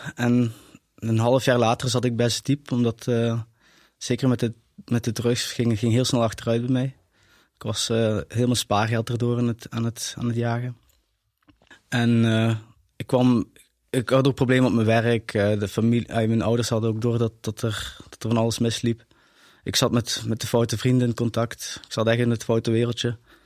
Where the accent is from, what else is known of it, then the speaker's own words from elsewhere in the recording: Tongeren, Limburg, Belgium; born there; also born or lived in Riemst / Maastricht; ik ben 28 jaar. Ik ben geboren in Tongeren. Ik heb lang in Riems gewoond. En de laatste 5 jaar van mijn leven heb ik ook in Maastricht gewoond en gewerkt.